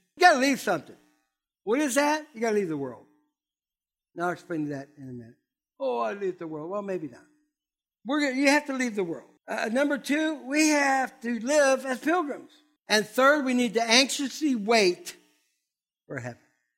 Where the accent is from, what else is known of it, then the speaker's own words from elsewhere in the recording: Ohio, United States; I was raised on Ohio